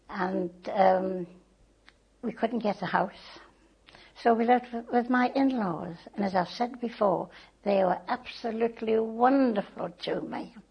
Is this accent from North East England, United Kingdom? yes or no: yes; Blyth, North East England, United Kingdom; born there; now in Birmingham, United Kingdom; I wasn't born in Birmingham, but I love Birmingham. I was born in Blyth, Northumberland.